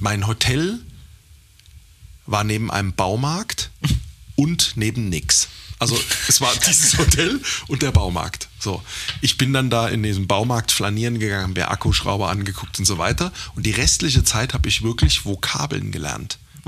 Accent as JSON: {"language": "German", "country": "Germany", "said": "Hey, geil, ich komme aus Deutschland, soll ich dir irgendwas mitbringen?"}